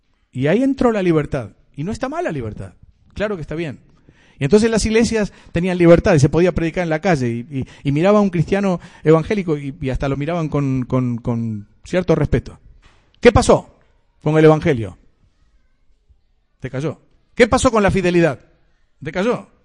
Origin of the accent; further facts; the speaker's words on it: Spain; Yo soy español, vengo de una nación que durante muchos años, fue perseguido el evangelio.